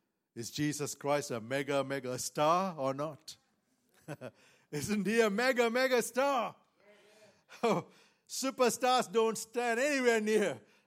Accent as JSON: {"language": "English", "country": "Sri Lanka", "said": "I come from Sri Lanka, and so Sri Lanka is predominantly Buddhist, and then we have Hindus, and we have the Muslims, and we have various other religions as well."}